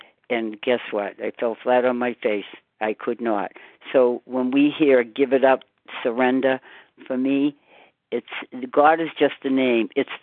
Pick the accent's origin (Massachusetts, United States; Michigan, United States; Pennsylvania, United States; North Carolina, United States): Massachusetts, United States; Walpole; I'm from Walpole, Massachusetts